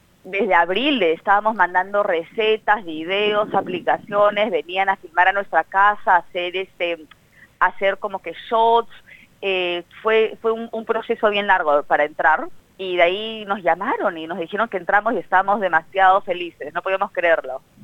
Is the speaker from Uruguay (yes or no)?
no; Peru; soy peruana